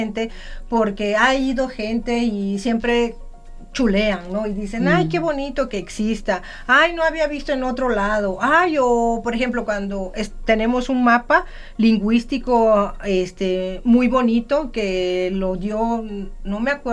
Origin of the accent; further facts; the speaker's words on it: Mexico; first language Zapotec; Spanish is a second language; mi lengua materna, que es el zapoteco